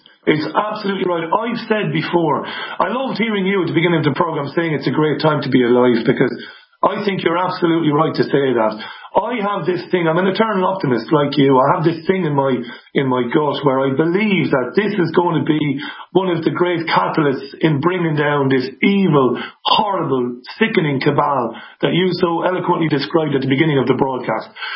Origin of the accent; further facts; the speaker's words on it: Waterford, Munster, Ireland; I'm an Irishman. I grew up with this in Waterford City in the Republic of Ireland.